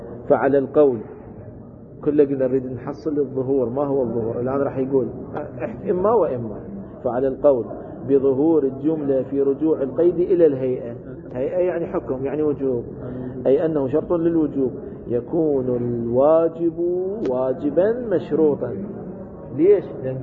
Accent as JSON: {"language": "Arabic", "country": "Iraq", "said": "عندنا بالعراق يسموها الوقائع العراقية"}